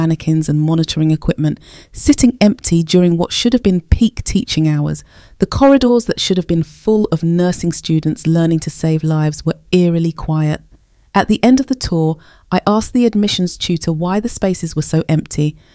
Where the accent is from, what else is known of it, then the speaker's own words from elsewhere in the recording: Peterborough, East of England, United Kingdom; I grew up on the Alton Goldhay estate watching my gran fight for every breath in her final months on Cavell Ward at Peterborough City Hospital.